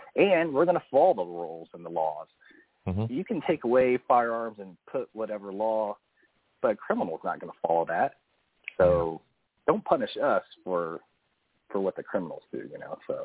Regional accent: United States; I'm an American. And I'm an American, and we're free, so I can.

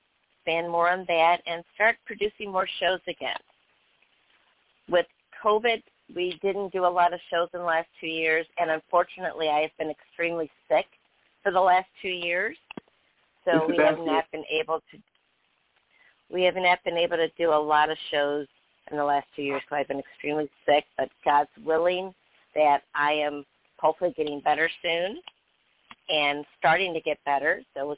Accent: Chicago, Illinois, United States; I'm actually out of the south part of Chicago, Illinois, south suburbs.

